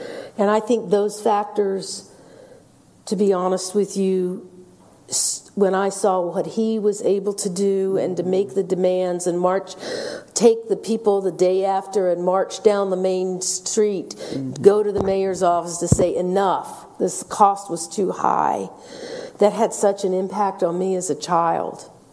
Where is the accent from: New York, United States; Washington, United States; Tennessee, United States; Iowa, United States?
Tennessee, United States; Memphis; I think as a young person, I grew up in Memphis, Tennessee, and Dr. King's assassination continues to weigh heavy on that city. And I think that shaped me very much.